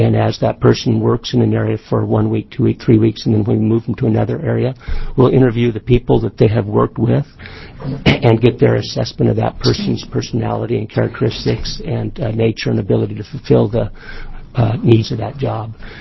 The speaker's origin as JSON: {"language": "English", "town": "Ontario", "region": "Oregon", "country": "United States", "tie": "born or raised there", "said": "I was born and raised in Ontario, Oregon, and I've slept the hand lines on the farms that use water from the Snake River"}